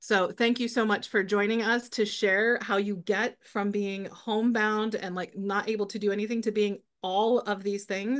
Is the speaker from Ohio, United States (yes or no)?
yes; Ohio, United States; I'm not from Texas, but I grew up in Ohio. So, you know, Ohio State, you know, my blood bleeds scarlet and gray.